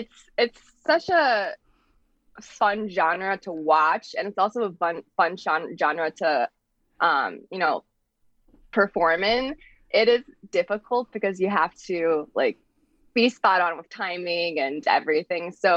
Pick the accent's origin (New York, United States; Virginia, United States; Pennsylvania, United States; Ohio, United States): Pennsylvania, United States; The play was actually set in Pennsylvania, and like I mentioned, I'm originally from Pennsylvania, so a lot of, you know, relatable factors there.